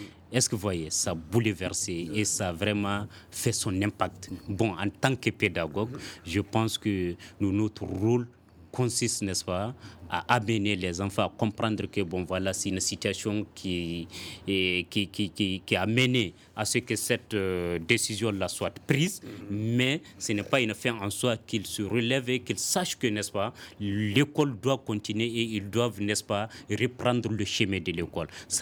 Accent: Mali; en tant que républicain, je reviens sur ça, en tant que Malien, nous sommes aussi résilients.

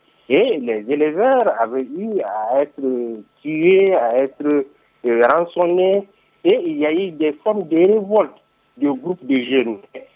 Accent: Ségou, Mali; moi je suis natif du Massina.

